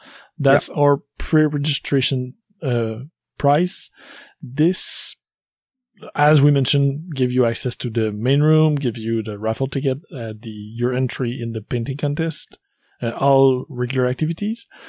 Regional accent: Quebec, Canada; We're from La Belle Province, as the title of the show says, so the event is taking place at Collège André Grasset in Montreal, Quebec, Canada.

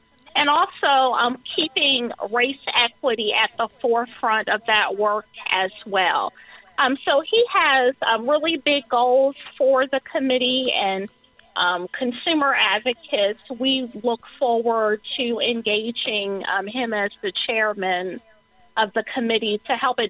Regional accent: Ohio, United States; I should note, I'm obviously from Ohio

